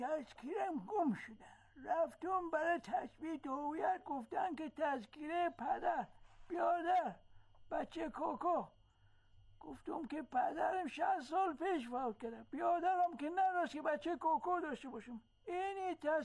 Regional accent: Mazar-i-Sharif, Balkh, Afghanistan; گفتن از کجاستی گفتم از مزار

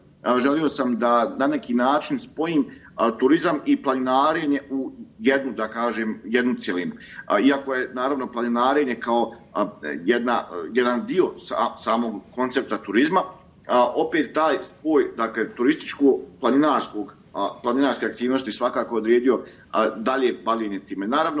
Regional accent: Gornji Vakuf, Federation of Bosnia and Herzegovina, Bosnia & Herzegovina; also born or lived in Zenica; rođen sam dakle u Zenici 87. godine, sve do svoje 7. godine, dakle do polaska u osnovnu školu, živio sam u Gornjem Vakufu

